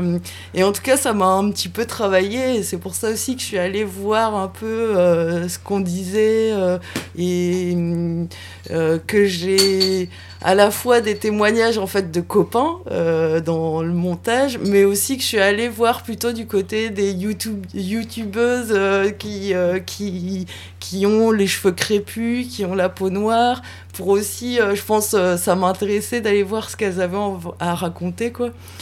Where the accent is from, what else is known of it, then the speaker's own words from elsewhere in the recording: Brittany, France; Je suis bretonne